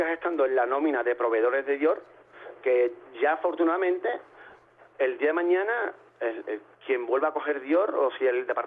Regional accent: Écija, Andalusia, Spain; Nosotros nacimos aquí, somos hijos de Écija, cabemos en el vientre de Écija, nuestro cordón umbilical, no, nacidos aquí, no está cortado

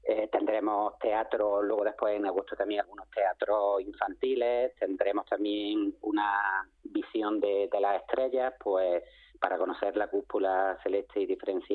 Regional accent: Málaga, Andalusia, Spain; que mejor ya que somos malagueños que precisamente poner en valor nuestra provincia

